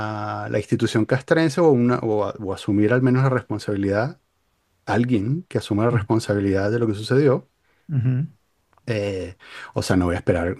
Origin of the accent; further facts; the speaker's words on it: Venezuela; Y yo, como venezolano